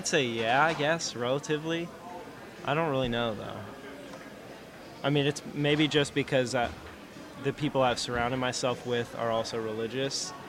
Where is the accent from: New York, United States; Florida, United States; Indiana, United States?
Indiana, United States; Indianapolis; born there; now in Roswell, United States; I was born in Indianapolis.